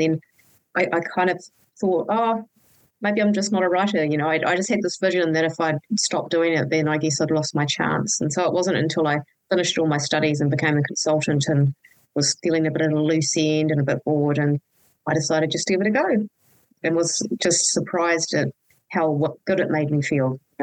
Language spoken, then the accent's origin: English; Wellington, New Zealand; So I grew up in Wellington